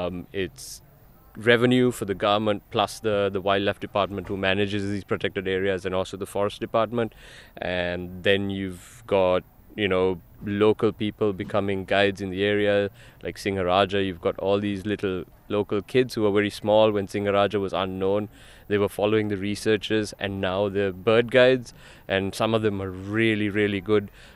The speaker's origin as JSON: {"language": "English", "country": "Sri Lanka", "said": "from Sri Lanka."}